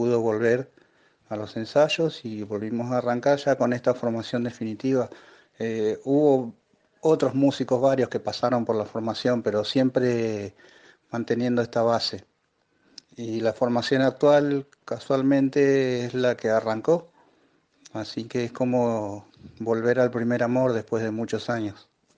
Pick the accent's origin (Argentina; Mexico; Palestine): Argentina; Berazategui, Buenos Aires Province; Somos de Berazategui, zona sur del conurbano.